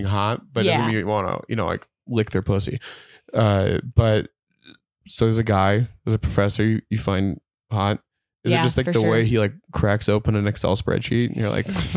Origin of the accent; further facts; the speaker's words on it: Provo, Utah, United States; Because I'm from Provo. I tried not liking BYU and I was like, I can't do it. I love it.